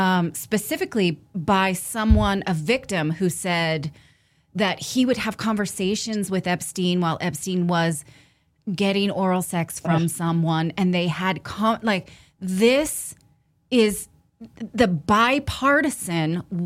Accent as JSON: {"language": "English", "region": "California", "country": "United States", "said": "I'm from California, so people don't want to hear that I didn't support Kamala Harris"}